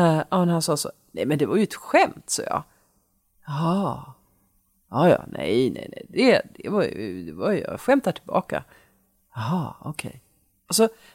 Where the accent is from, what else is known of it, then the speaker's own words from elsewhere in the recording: Umeå, Västerbotten County, Sweden; born there; Så var det Umeå, min födelsestad. Min födelsestad.